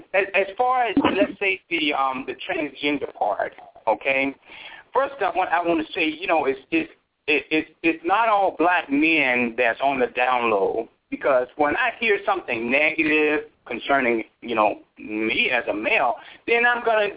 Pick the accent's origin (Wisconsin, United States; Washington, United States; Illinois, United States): Illinois, United States; Chicago; Now, I'm from the Midwest. You know, and the young lady says that's where she's from. I'm from Chicago, okay?